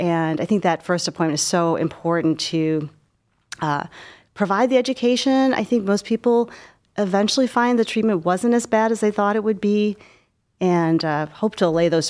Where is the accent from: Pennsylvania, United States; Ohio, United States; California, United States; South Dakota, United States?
Ohio, United States; Cleveland; Oh, well, I grew up in Cleveland, went to college here in Case